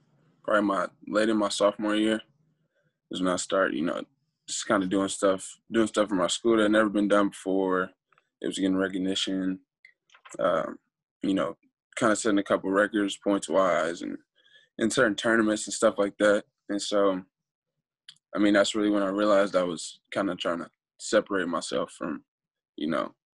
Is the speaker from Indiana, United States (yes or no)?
yes; Indianapolis, Indiana, United States; Pretty much right in the city on northwest side in Pike.